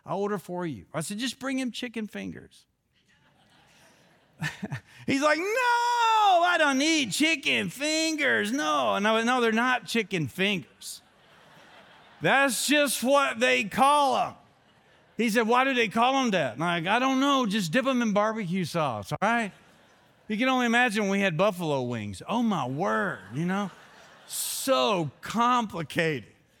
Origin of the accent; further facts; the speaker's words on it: Kentucky, United States; when I was growing up in Kentucky, if a tornado came through, they'd have us all go to the football field